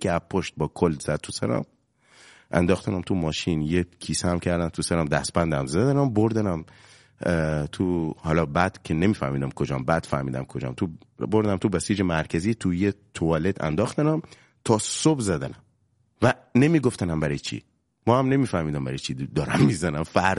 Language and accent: Persian; Bushehr, Iran; آقا من بچه بوشهرم، چطوری حالت خوبه؟